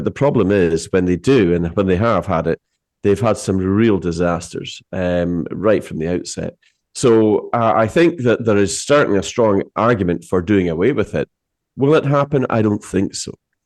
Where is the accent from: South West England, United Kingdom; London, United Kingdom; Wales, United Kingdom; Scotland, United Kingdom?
Scotland, United Kingdom; Inverness; She is actually from my hometown of Inverness.